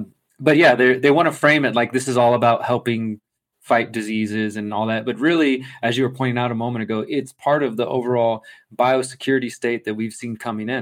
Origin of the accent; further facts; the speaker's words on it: Texas, United States; So, I mean, I'm from Texas originally, and places like Austin have become like the new, and even Houston